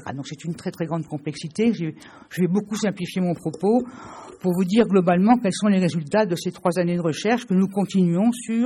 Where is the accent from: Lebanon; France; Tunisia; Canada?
France; Toulouse, Occitanie; Bon, je suis de Toulouse.